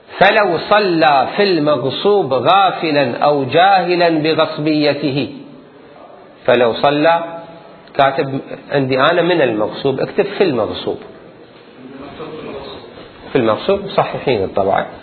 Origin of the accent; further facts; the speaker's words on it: Kuwait; وقت الغزو عندنا بالكويت